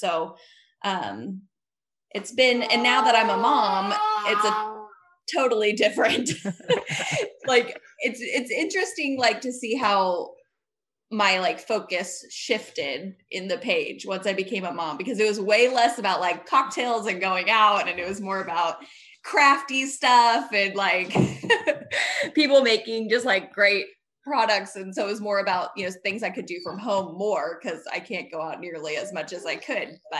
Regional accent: Missouri, United States; now in Kansas City, United States; So I'm originally from a small town near Jeff City, Missouri. I had about 1300 people in it. And I think my graduating class was like 59 people.

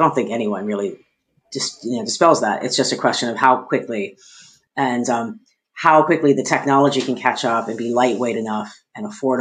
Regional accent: United States; As an American, it was really weird, the idea that the government would pay us to get into AR.

